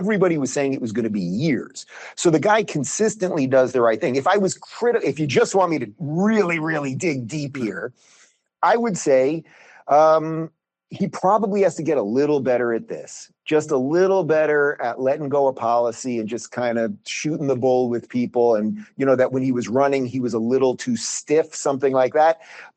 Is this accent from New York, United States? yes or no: yes; Long Island, New York, United States; also born or lived in Brooklyn / Los Angeles; I'm a born and bred New Yorker. I was born in 76 in Brooklyn before it was, you know, hipster Brooklyn, when it was old school Brooklyn. I grew up in the suburbs in Long Island, but I lived in New York City for about 20 years.